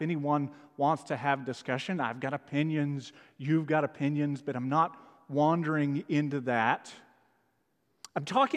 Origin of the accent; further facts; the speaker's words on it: Fort Worth, Texas, United States; I'm talking about a woman at a 7-Eleven in my hometown of Fort Worth, Texas, making Fort Worth proud